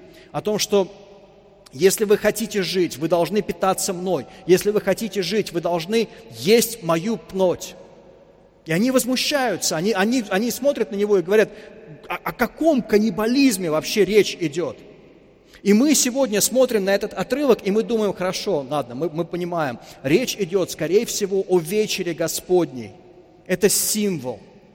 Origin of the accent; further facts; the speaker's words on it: Moscow, Russia; Я вырос в Москве, я знаю, что это такое.